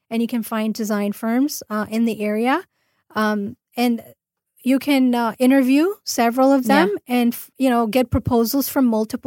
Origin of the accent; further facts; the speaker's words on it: Orange County, California, United States; I'm actually from LA area. I'm from Orange County and I managed to put a great team together in Orange County.